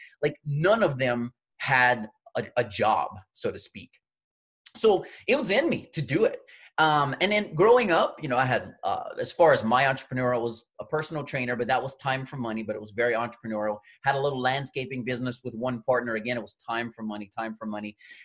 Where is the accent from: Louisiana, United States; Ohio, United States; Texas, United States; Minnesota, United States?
Louisiana, United States; Where I'm from the Gulf, so I'm from the Gulf Coast of southeastern Louisiana.